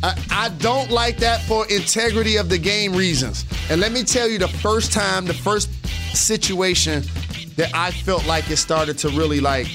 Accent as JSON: {"language": "English", "town": "Detroit", "region": "Michigan", "country": "United States", "said": "Like, I'm from Detroit, I stand on the table for mine."}